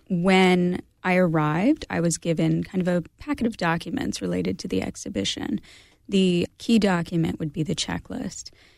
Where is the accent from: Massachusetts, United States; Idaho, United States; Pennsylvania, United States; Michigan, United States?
Pennsylvania, United States; Pittsburgh; I met Graham. I'm actually from Pittsburgh, and that's where I met Graham.